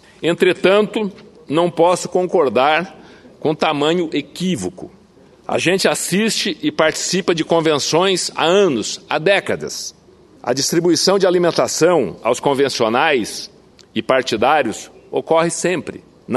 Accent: Rondônia, Brazil; o que ocorreu ontem lá no meu estado de Rondônia.

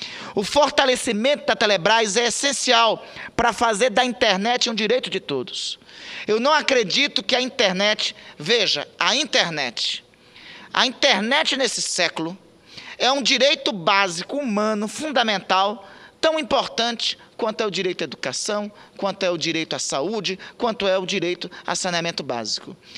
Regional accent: Amapá, Brazil; lá no meu estado do Amapá

